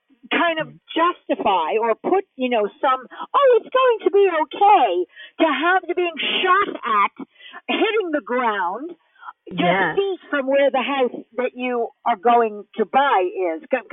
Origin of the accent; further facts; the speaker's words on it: New York City, New York, United States; I come from New York City